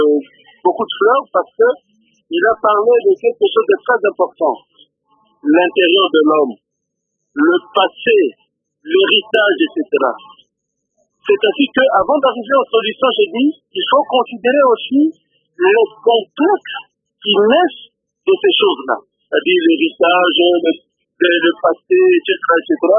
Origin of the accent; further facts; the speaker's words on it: Kikou, DR Congo; Je suis né à Kikou, j'ai grandi tout ça. J'ai affiché mes premières armes professionnelles au Bas-Congo.